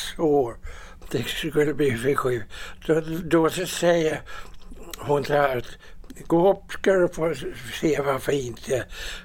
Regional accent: Gothenburg, Västra Götaland County, Sweden; Jag är göteborgare.

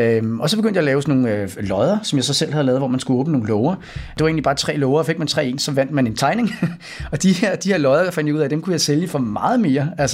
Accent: Kastrup, Capital Region of Denmark, Denmark; Men jeg kommer ud fra Amager Kastrup, som ligger lige ved siden af lufthavnen.

